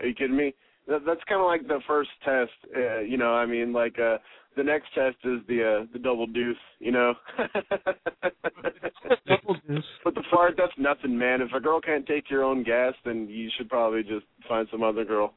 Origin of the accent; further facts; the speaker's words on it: Texas, United States; also born or lived in San Antonio / Midland; I grew up in South Texas. I was born in San Antonio, and I grew up about 20 miles south of there in Italia, if anybody knows where that is. And then when I was about 8 years old, I moved out to Midland, Odessa area